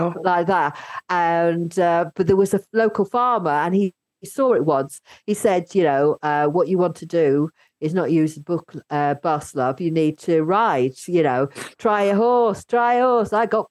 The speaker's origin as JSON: {"language": "English", "region": "Yorkshire and the Humber", "country": "United Kingdom", "tie": "born or raised there", "said": "I grew up back in the day, I was adopted basically, and I was brought up in Yorkshire, and with white parents who are amazing. But the where I was living, this tiny village, I was the only kid of color"}